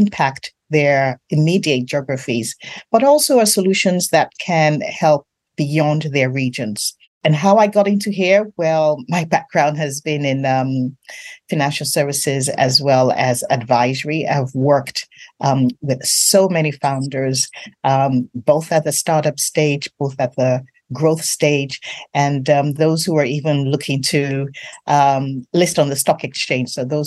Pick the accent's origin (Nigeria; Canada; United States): Nigeria; I'm really from Nigeria